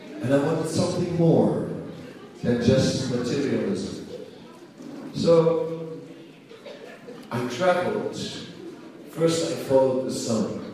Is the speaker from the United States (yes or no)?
no; Netherlands; moved away; But I came from the Netherlands, and there was too much